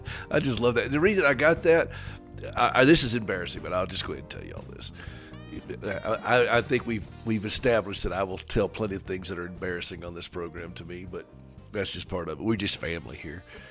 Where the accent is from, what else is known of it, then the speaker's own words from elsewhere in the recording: Carolina, United States; because we're both from Carolina.